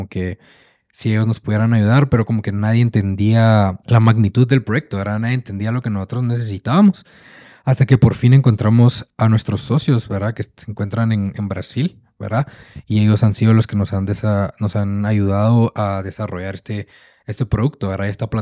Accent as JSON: {"language": "Spanish", "country": "Guatemala", "said": "los que somos de aquí de Guatemala"}